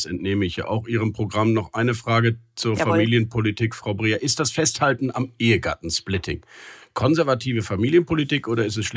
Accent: Cologne, North Rhine-Westphalia, Germany; Und da dachte sich meine Heimatstadt Köln, die sonst nicht wirklich Pionier in städtebaulichen oder städtepolitischen Entwicklungen ist, wir haben da eine Idee.

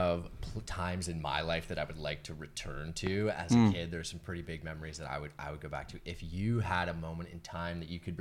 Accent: Waterloo, Ontario, Canada; now in Toronto, Canada; I'm only from Waterloo, so it's not that far away as well

